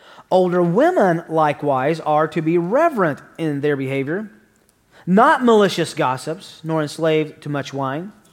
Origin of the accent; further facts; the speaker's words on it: Tennessee, United States; Now, I want you to remember, I'm from Tennessee. English is technically my second language, and math is not even on my radar.